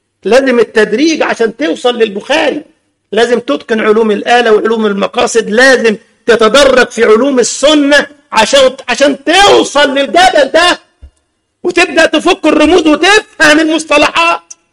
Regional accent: Egypt; انما عندنا في مصر ما فيش الكلام ده

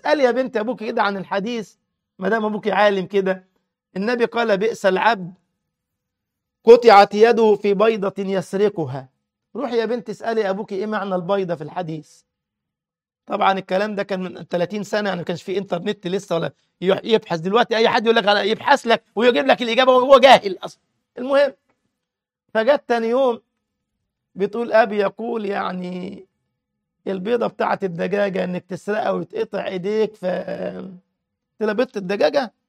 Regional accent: Egypt; زي صاحبنا زمان من الجماعة التكفيريين كان عندنا في مصر

